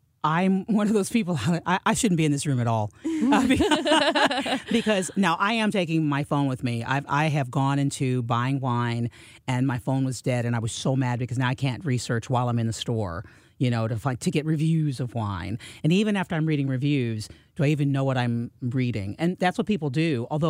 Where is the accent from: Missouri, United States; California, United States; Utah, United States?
Missouri, United States; Fort Leonard Wood; I grew up in the Ozarks. Fort Leonardwood, Missouri is in the Ozarks.